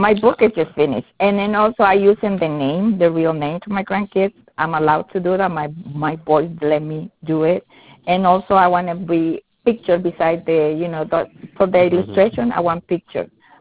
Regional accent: Honduras; English is a second language; now in United States; I'm from Honduras, and I wanted my book be in my country also.

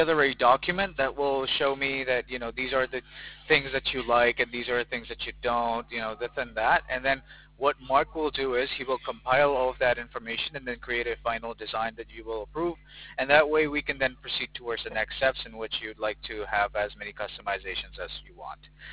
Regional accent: Dubai, United Arab Emirates; also born or lived in Germany; I've been raised in Dubai, by the way.

